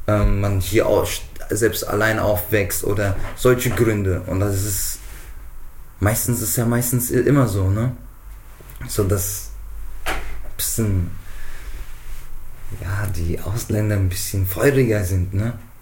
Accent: Offenbach, Hesse, Germany; Und ich sage, ich komme aus Frankfurt, Offenbach.

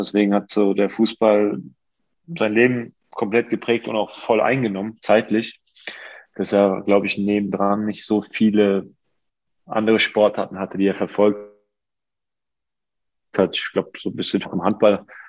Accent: Offenbach, Hesse, Germany; hatte einen guten Freund, der bei uns in meiner Heimatstadt Offenbach im Verein gespielt hat

